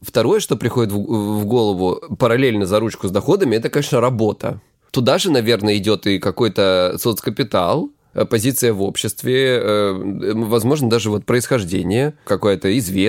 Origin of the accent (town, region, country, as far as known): Krasnodar Krai, Russia